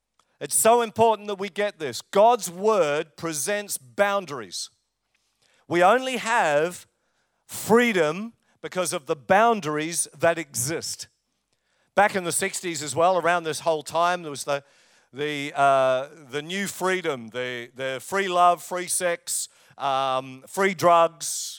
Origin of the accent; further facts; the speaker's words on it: London, United Kingdom; I was born in England. Through the 60s, I was growing up. And near where we lived in the eastern part of London, there was an apple orchard.